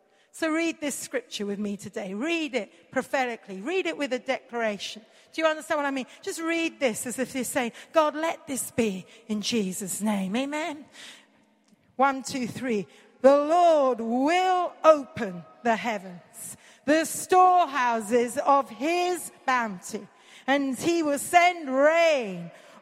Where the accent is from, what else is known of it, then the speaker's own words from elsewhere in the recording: Mumbai, Maharashtra, India; India where I grew up in Bombay